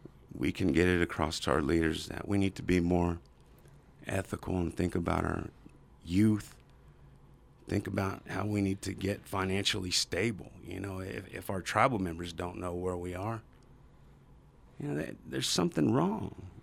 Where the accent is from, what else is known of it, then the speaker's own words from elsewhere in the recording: El Reno, Oklahoma, United States; Ducky, I've known him my whole life growing up in El Reno, and he's a fellow Marine.